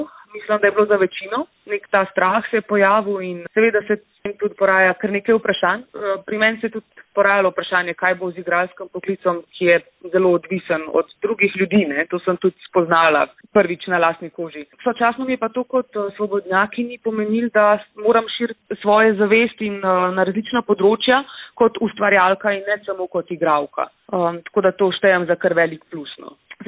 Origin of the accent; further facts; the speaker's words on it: Ljubljana, Central Slovenia, Slovenia; now in Cerknica, Slovenia; V Cerknici živimo od 16. leta naprej, ko smo se preselili iz Šiške, pa vse do 19. Ko sem šla nazaj študirati v Ljubljano.